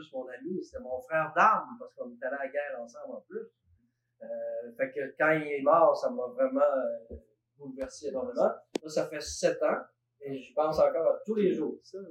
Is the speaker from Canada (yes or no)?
yes; Jonquière, Quebec, Canada; Jonquière. Moi, je viens de Jonquière. Une ville de 60 000 habitants.